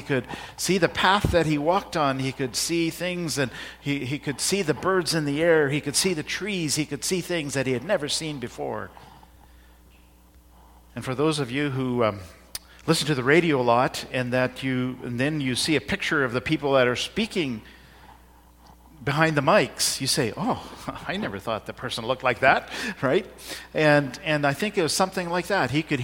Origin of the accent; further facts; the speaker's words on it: India; But in those times, I grew up in India, and spitting was not rude like it is here.